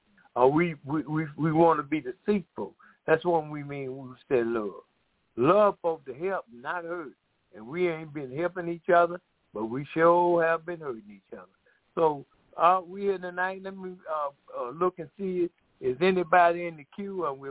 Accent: Georgia, United States; I'm from Atlanta, Georgia. I mean, from Cato, Georgia.

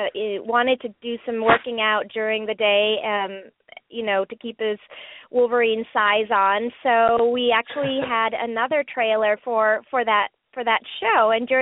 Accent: Canada; moved away as an adult; also born or lived in Germany; now in Los Angeles, United States; I grew up in Canada, and I moved to L.A. probably, like you said, when I worked for the Raiders in the mid-'80s. That was sort of my foray into that scene. But I grew up in Canada, and I was born in Germany, and my parents are from India.

